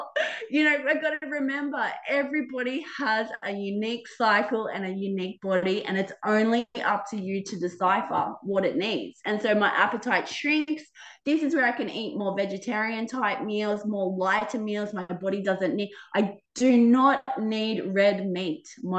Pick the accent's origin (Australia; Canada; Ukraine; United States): Australia; also born or lived in Vietnam / Sri Lanka / Philippines; now in Albania; shifted living in Albania, which is more the most coldest country I've ever lived in, because I'm Australian and I've lived in Vietnam, Sri Lanka, Philippines